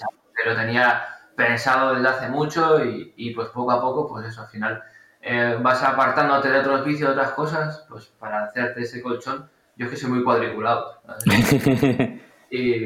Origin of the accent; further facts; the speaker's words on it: Bilbao, Basque Country, Spain; now in Tenerife, Spain; cursos presenciales que he hecho en mi tierra, en Bilbao, y he hecho aquí en Tenerife